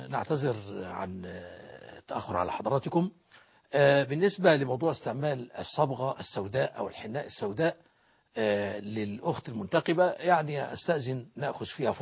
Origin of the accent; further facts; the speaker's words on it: Egypt; الحقيقة نحن كمصريين أنعم الله تعالى علينا بنعمة، وهي هذه الثورة المباركة